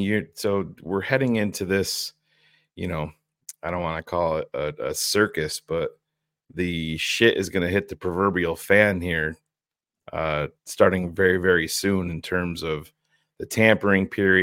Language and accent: English; Boston, Massachusetts, United States; I'm from Boston.